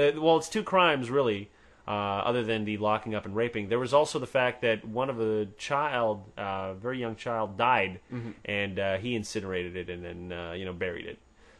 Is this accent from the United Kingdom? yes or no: no; Canada; Actually, I'll tell you one thing about being a Canadian atheist that disturbed me.